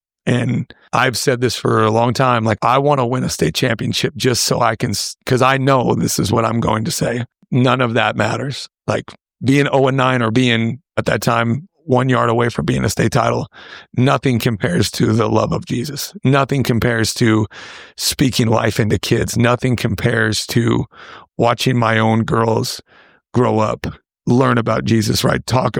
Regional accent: Oregon, United States; also born or lived in California; now in Stanley, United States; growing up in Oregon, living in California, we're talking, there's millions of people that I'm around.

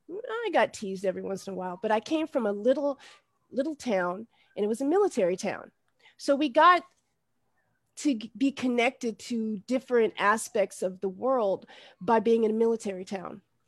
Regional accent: Great Falls, Montana, United States; Well, you know, I'm 52, and I grew up in Great Falls, Montana, around all white people.

